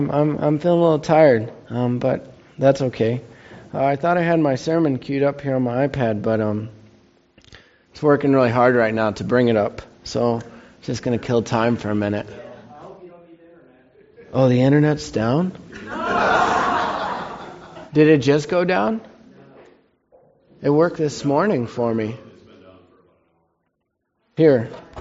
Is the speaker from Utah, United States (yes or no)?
yes; Salt Lake City, Utah, United States; My dad told you already, but I'm from Salt Lake City, Utah.